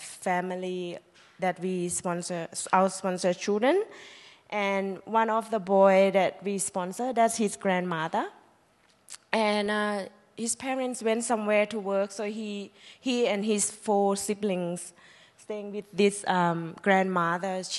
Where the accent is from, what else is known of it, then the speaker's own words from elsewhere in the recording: Thailand; English is a second language; Even though I came from Thailand, but I didn't remember any of those when I was young that I had to face, you know, all those things.